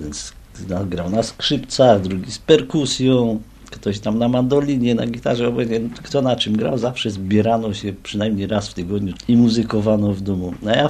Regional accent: Chorzów, Silesian Voivodeship, Poland; born there; Ja urodziłem się na Śląsku w Chorzowie.

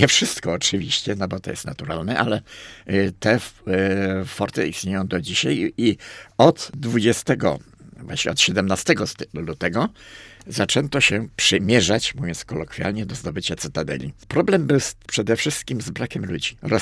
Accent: Gorzów Wielkopolski, Lubusz Voivodeship, Poland; Sam pochodzę z Gorzowa Wielkopolskiego

